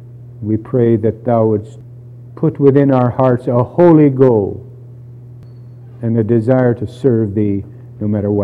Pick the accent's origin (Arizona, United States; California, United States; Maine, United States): California, United States; As a young man, I grew up in Southern California.